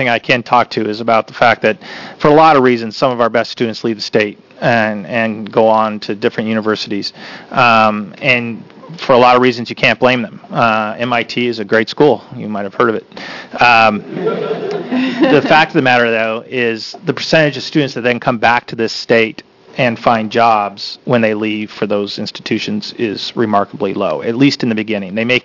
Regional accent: Oregon, United States; I grew up in Oregon, went to school K through 12 here, and as well as the university system, and I was proud.

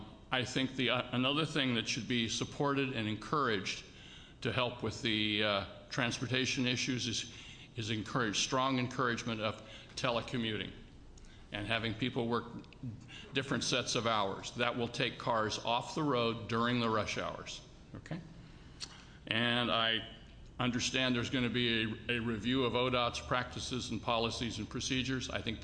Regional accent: Pacific City, Oregon, United States; I'm from Pacific City.

